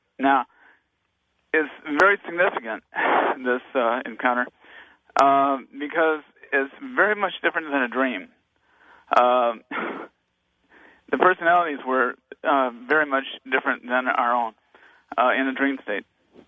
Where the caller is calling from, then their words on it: Naples, Florida, United States; I'm calling from Naples, Florida.